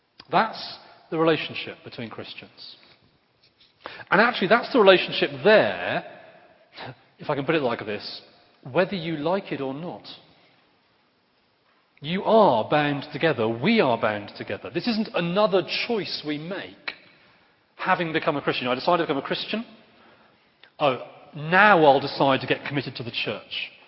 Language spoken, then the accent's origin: English; England, United Kingdom; It was obviously a disappointing Six Nations for an Englishman like me. But I am half Welsh